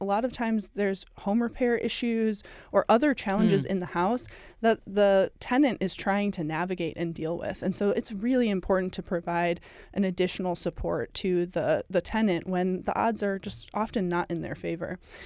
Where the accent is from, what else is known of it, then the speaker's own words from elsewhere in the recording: Detroit, Michigan, United States; as you mentioned, I'm from Detroit.